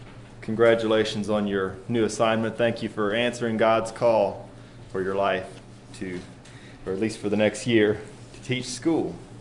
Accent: Whiteville, Tennessee, United States; I grew up in Whiteville, Tennessee, where I spent all my school years in one schoolroom from kindergarten through 12th grade.

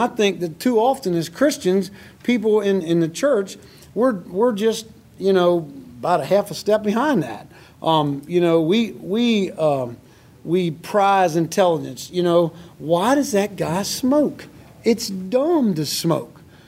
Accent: Georgia, United States; When I was growing up in Georgia, there was a family that moved into our community

